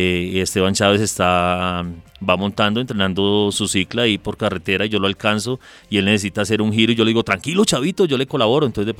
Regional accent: Espinal, Tolima, Colombia; now in Soacha, Colombia; Soy vivo en el municipio de Soacha orgullosamente y también orgullosamente soy del departamento del Tolima, del municipio del Espinal.

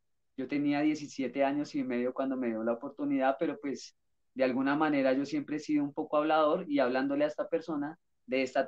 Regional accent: Facatativá, Cundinamarca, Colombia; moved away as an adult; now in Bogotá, Colombia; soy oriundo de Facatativá, Cundinamarca. Llegué en el año 2008 aquí a Bogotá a estudiar

